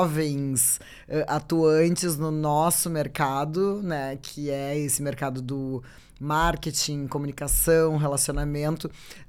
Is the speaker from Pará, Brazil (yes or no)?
no; Porto Alegre, Rio Grande do Sul, Brazil; Eu sou natural de Porto Alegre, nascida e criada, né? Nasci chorando moinhos de vento, bem lugar comum porto-alegrense, e minha família de classe média, bairro Petrópolis. Então, e eu sou filha única